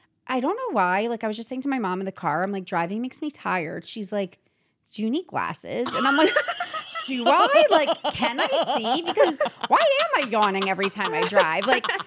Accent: New Jersey, United States; also born or lived in New York; From New Jersey, lived in New York for a decade.

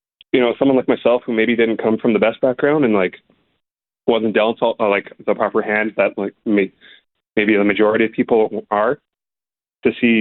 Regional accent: Kenora, Ontario, Canada; now in Winnipeg, Canada; I came to Winnipeg for like more opportunities because I'm coming from Kenora, like Treaty 3, which is Kinigam, a very small town.

